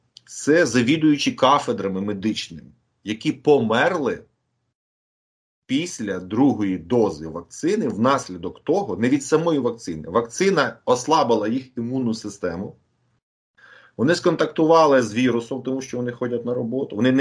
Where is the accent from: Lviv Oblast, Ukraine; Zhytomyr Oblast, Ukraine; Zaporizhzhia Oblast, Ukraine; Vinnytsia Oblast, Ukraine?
Vinnytsia Oblast, Ukraine; Vinnytsia; now in Kyiv, Ukraine; я сам вінничанин, ну, у вінницьких там своїх колег і так далі. В Києві, ну от я зараз там фізично в Києві знаходжуся.